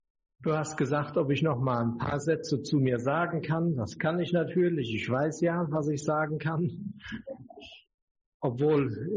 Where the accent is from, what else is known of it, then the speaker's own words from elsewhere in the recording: North Rhine-Westphalia, Germany; weiter im Süden ist die Stadt Siegen und noch etwas weiter ist die Stadt Freudenberg. Und diese Linie vom Kreuz zum Sieg und von Sieg zur Freude, das ist die Gegend, wo ich herkomme.